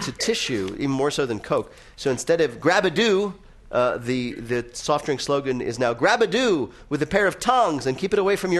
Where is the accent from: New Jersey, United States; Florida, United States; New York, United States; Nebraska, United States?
New Jersey, United States; Berkeley Heights; I grew up in Berkeley Heights.